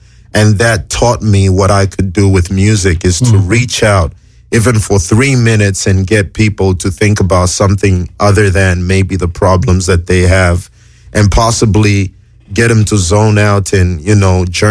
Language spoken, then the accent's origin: English; Lusaka, Lusaka Province, Zambia; born there; I was born in Lusaka, Zambia, which is the capital city for my country, Zambia. And I was born almost at the same time as hip-hop music.